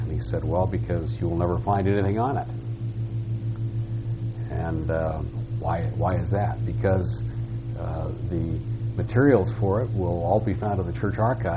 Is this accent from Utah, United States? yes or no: yes; Salt Lake City, Utah, United States; This was the sort of thing that bothered me very early in life as a Mormon growing up in Salt Lake City